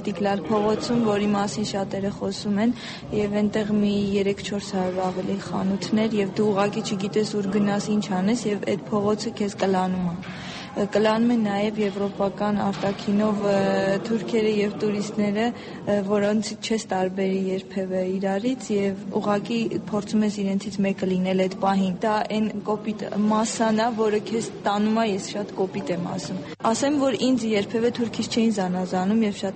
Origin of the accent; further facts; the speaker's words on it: Armenia; Ես հատուկ շեշտադրումով էի ասում, որ ես Հայաստանից եմ